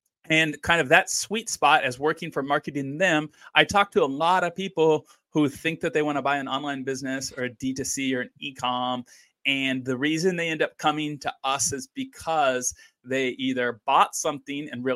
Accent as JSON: {"language": "English", "region": "Kansas", "country": "United States", "also_born_or_lived": "Chile", "said": "And then my personal story is I'm from Kansas, spent half of my life in South America where I met my wife."}